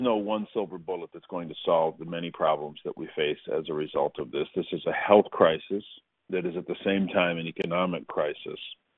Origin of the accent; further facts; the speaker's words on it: Flint, Michigan, United States; when my hometown of Flint was really in trouble.